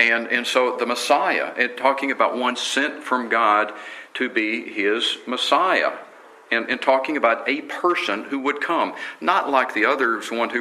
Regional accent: Texas, United States; I grew up in Texas. It would be like, who do y'all say I am?

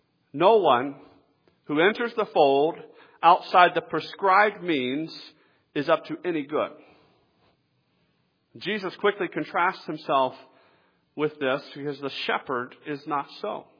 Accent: Atlanta, Georgia, United States; You know, especially I grew up in Atlanta, okay? There weren't a lot of sheep in Atlanta, okay?

